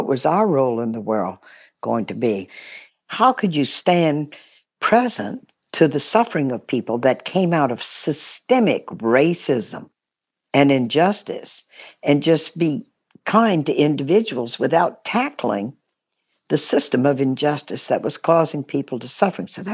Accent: Baton Rouge, Louisiana, United States; Grew up in Baton Rouge, Louisiana.

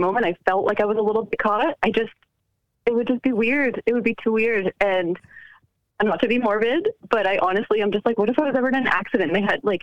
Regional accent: West Coast, Canada; I'm from West Coast Canada.

